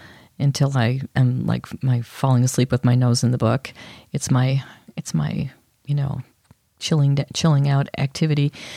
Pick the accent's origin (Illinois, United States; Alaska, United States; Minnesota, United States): Illinois, United States; Chicago; I grew up in Chicago. Okay. Yeah. I grew up on the north side for a few years, and then I was in a suburb. It was formerly prairie.